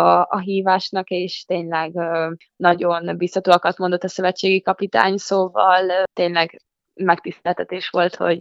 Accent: Szombathely, Vas, Hungary; Magyarországon szerintem itt Szombathelyen jelenleg is például nagyon jó munka folyik, és nyilván itt születtem, itt nőttem fel, egész életemben itt játszottam

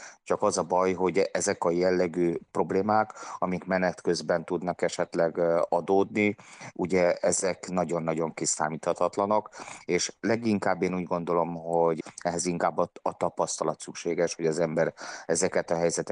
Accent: Hungary; én első magyarként meg tudtam csinálni

